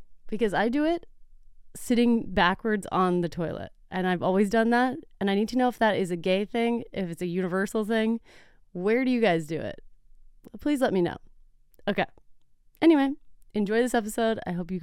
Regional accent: Texas, United States; now in Los Angeles, United States; But I guess it makes more sense for me because I am from Texas.

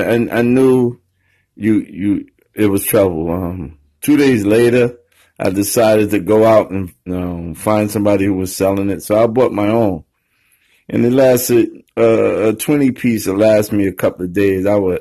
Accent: Newark, New Jersey, United States; But my thing is, I grew up in Newark and in the inner city. I know my way around

